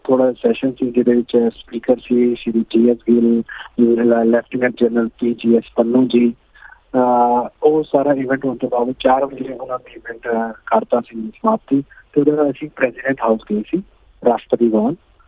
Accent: Delhi, India; ਮੈਂ ਦਿੱਲੀ ਤੋਂ ਹਾਂ, ਮੈਂ ਉੱਥੇ ਗਿਆ ਨਹੀਂ ਹਾਂ ਹਾਲੇ ਤੱਕ

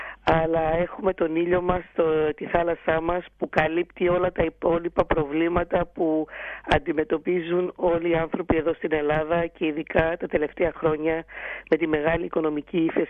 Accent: Melbourne, Victoria, Australia; now in Greece; Μένω στην Ελλάδα τα τελευταία 28 χρόνια και λατρεύω την Ελλάδα. Στην Αυστραλία ζούσα και μεγάλωσα στην Μελβούρνη, που και επίσης λατρεύω, τη θεωρώ και αυτή η δεύτερη μου πατρίδα.

